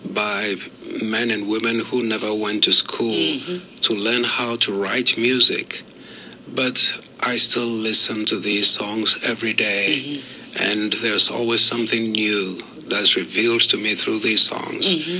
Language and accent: English; Ghana; now in United States; I grew up in Ghana.